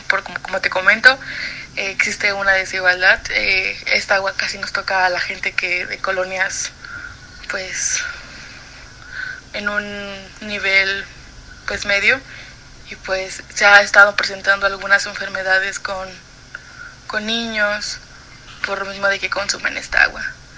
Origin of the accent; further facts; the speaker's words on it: San Luis Potosí, Mexico; La problemática que estamos teniendo acá en la capital es que existe una desigualdad hídrica